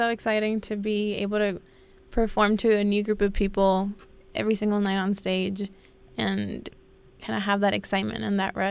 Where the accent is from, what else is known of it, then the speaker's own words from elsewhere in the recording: El Paso, Texas, United States; I'm from El Paso, Texas, so very, very